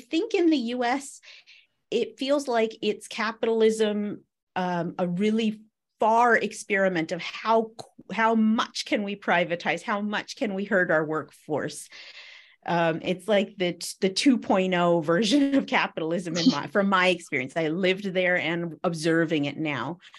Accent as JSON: {"language": "English", "country": "United States", "accent": "American", "said": "I'm clearly American, so people will comment on my cute American accent."}